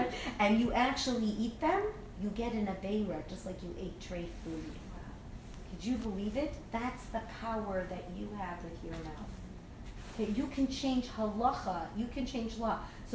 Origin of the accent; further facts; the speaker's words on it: Toronto, Ontario, Canada; so I grew up on College in Ossington. On College in Ossington, downtown is called Little Italy.